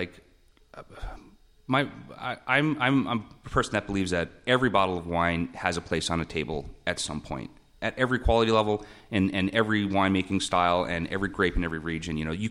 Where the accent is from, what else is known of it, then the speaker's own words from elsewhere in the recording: Newfoundland and Labrador, Canada; I'm a Newfoundlander